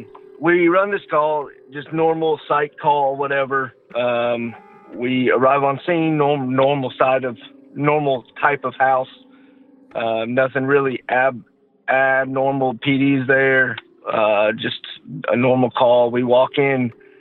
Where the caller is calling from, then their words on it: Georgia, United States; from Georgia.